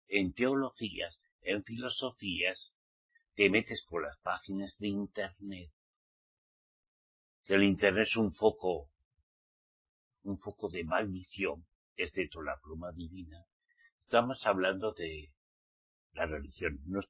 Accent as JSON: {"language": "Spanish", "region": "Navarre", "country": "Spain", "said": "yo soy español, pero también soy vasco navarro, soy del Valle Roncal"}